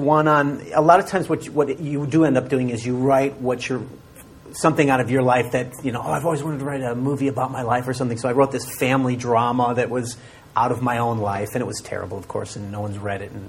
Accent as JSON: {"language": "English", "town": "Chicago", "region": "Illinois", "country": "United States", "tie": "born or raised there", "said": "I grew up in the suburbs of Chicago."}